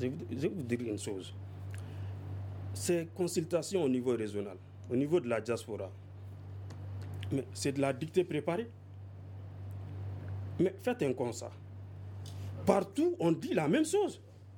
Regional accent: Nioro, Kayes, Mali; Je suis de Nioro et je suis élu communal à Nioro urbain. Et c'est chez moi.

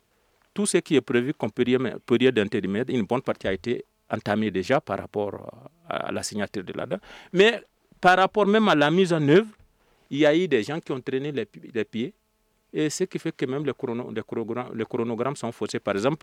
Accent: Mali; je suis un Malien

